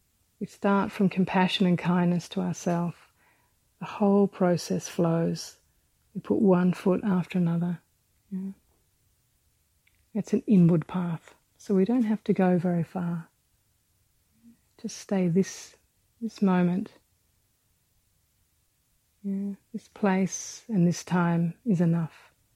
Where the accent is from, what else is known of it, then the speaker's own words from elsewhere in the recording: Australia; I know from growing up in Australia